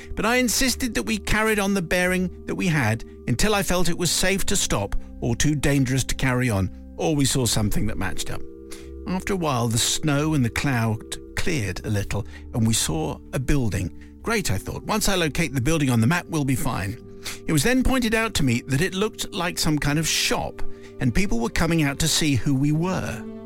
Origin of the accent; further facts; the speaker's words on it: United Kingdom; I decided the best course of action was to wave sweetly at everyone, mouth, "We're British,"